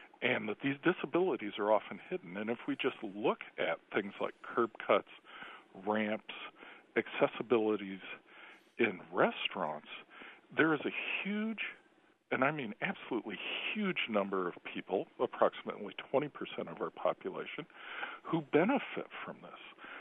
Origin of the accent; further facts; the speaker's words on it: Midwest, United States; I love about living in the Midwest, and I am a Midwesterner